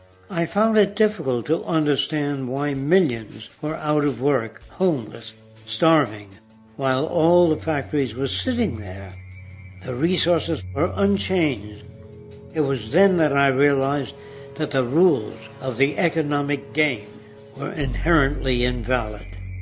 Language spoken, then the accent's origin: English; New York City, New York, United States; When I was a young man growing up in New York City, I refused to pledge allegiance to the flag.